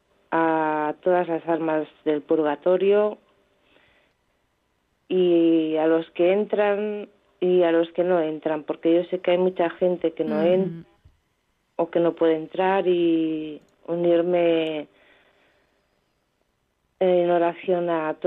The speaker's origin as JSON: {"language": "Spanish", "region": "Catalonia", "country": "Spain", "said": "hoy como buena catalana..."}